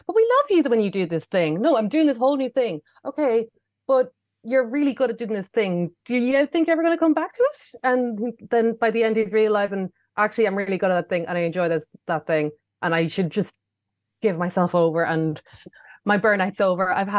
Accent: Ireland; growing up in Ireland in the 90s, you had maybe 10 videos if you were lucky in your collection

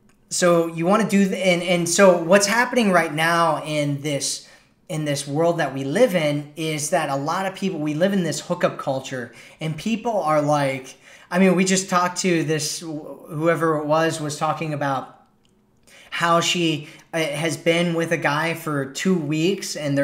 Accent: Ohio, United States; I grew up in Ohio, and my family was like that.

